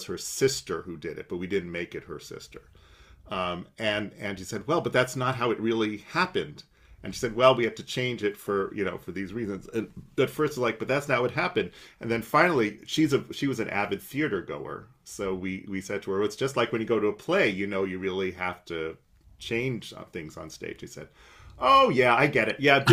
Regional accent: United States; Well, no, I'm American, so I'm going to write.

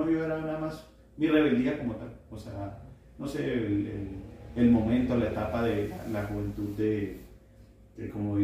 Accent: Parral, Chihuahua, Mexico; now in Chihuahua, Mexico; Yo creo que me vine aquí a la ciudad de Chihuahua, me migré de Parral para hacer la carrera. En aquel momento, pues en Parral no existía la carrera que yo quería.

